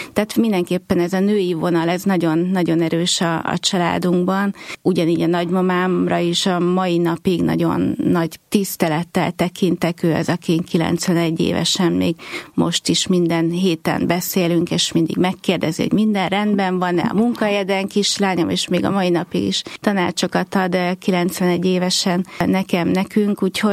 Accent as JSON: {"language": "Hungarian", "country": "Hungary", "said": "hogy a büszkék vagyunk arra, hogy magyarok vagyunk"}